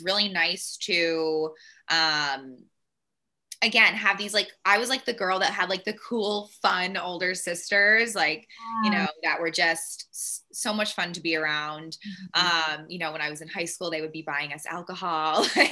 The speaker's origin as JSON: {"language": "English", "town": "Belmont", "region": "Massachusetts", "country": "United States", "tie": "born or raised there", "said": "So I grew up in Belmont, Mass, just outside of Boston."}